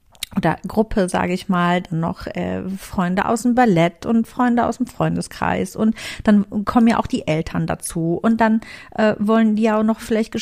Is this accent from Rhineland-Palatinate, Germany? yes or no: no; Cologne, North Rhine-Westphalia, Germany; Wir kommen ja aus dem Rheinland, eigentlich ich tatsächlich wirklich aus Köln familiär gesehen.